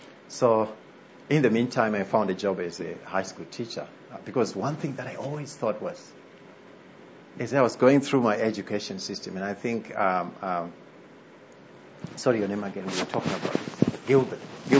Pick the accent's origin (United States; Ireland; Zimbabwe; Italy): Zimbabwe; As I was growing up in Zimbabwe in the 80s and early 90s